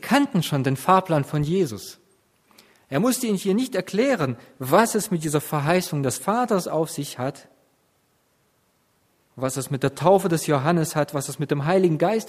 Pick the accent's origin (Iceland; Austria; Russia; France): Russia; now in Germany; Ich habe meine Kindheit in Russland verbracht, habe dort in den 90er Jahren gelebt.